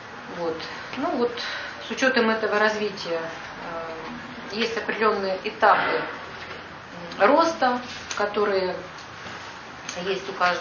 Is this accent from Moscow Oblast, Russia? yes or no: yes; Moscow Oblast, Russia; Приехала я из Подмосковья.